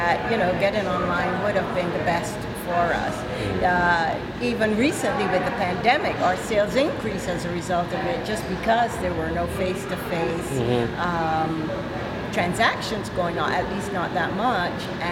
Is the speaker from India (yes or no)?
no; Barbados; now in United States; So I'm from Barbados originally. I came to the U.S. in 1972.